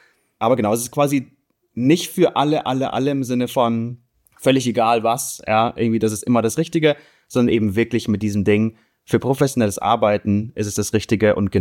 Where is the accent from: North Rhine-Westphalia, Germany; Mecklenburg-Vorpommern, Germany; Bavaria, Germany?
Bavaria, Germany; Munich; bin aus München